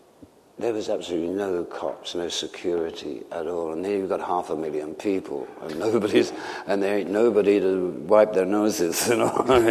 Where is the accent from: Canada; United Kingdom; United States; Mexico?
United Kingdom; England; I think it was basically because we're English and cute or something